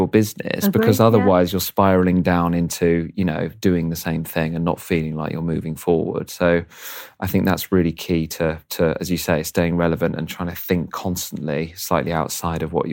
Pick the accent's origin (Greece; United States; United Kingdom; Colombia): United Kingdom; East Midlands; So I grew up in Leicestershire. So fair way away, broadly speaking.